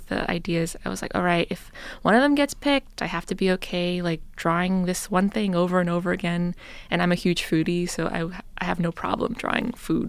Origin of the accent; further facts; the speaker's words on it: Toronto, Ontario, Canada; I'm from Toronto, Canada